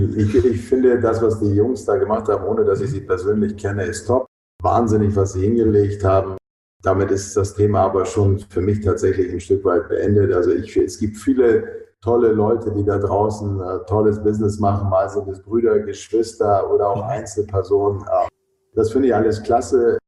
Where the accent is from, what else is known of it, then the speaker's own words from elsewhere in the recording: Hamburg, Germany; ich bin Hamburger